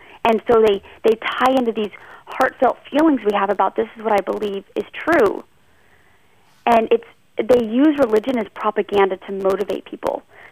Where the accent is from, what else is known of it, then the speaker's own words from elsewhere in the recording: Honey Creek, Iowa, United States; I grew up in Honey Creek, Iowa, on 40 acres of land.